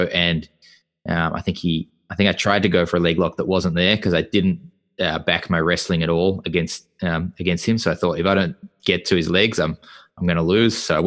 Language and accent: English; Australia; being an Australian, if you win the Asia Oceania trials